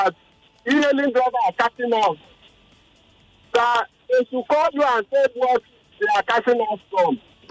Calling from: Magodo, Lagos, Nigeria; I'm calling from Magodo.

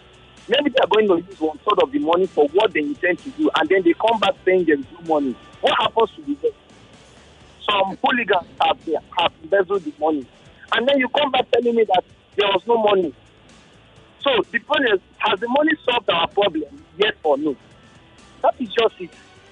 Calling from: Lekki, Lagos, Nigeria; I'm calling from Lekki.

